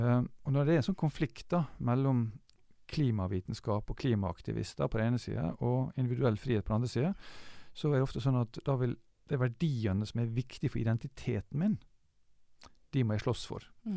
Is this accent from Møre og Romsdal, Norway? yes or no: yes; Ålesund, Møre og Romsdal, Norway; now in Oslo, Norway; Jeg er ålesunder. Selv om jeg bor i Oslo nå, så føler jeg at jeg er ålesunder, for det kommer fra Ålesund.